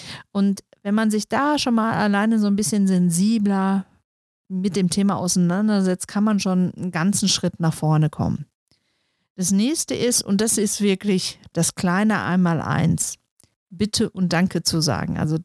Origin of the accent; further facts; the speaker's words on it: North Rhine-Westphalia, Germany; wie man bei uns im Ruhrpott sagt.